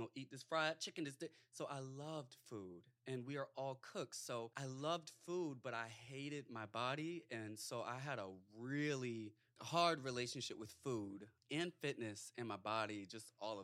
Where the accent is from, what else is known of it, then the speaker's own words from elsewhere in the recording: Virginia, United States; So I'm from Southern Virginia, and my family's really Southern.